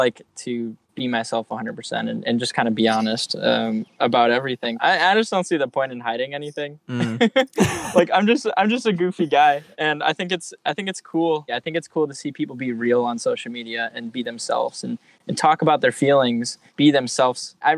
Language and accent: English; Buffalo, New York, United States; born there; now in Florida, United States; So I was born in New York, Buffalo, okay. New York, but I've lived all along the East Coast, really, and now I'm currently in Florida.